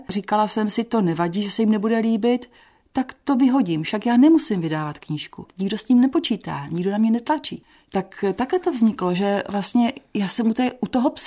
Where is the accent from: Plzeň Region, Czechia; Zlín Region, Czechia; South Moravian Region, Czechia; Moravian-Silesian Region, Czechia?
Zlín Region, Czechia; Vsetín; now in Prague, Czechia; Já jsem ze Vsetína odcházela v polovině 90. let, ale vracím se tam pravidelně, musím se tam vracet.